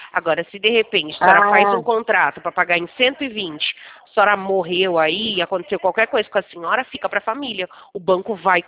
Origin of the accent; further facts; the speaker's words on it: Americana, São Paulo, Brazil; Eu sou da cidade de Americana, interior de São Paulo, e eu falo da Central do Santander.